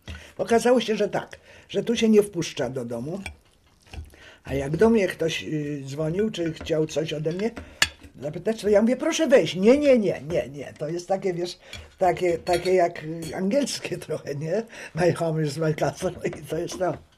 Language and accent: Polish; Kraków, Lesser Poland, Poland; now in Poznań, Poland; Właściwie wychowałam, przecież urodziłem się i wychowałam w Krakowie, bo rodzice już pracowali w Krakowie.